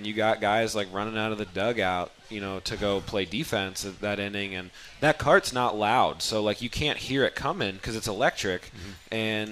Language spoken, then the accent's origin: English; Jersey City, New Jersey, United States; Yeah, my home state.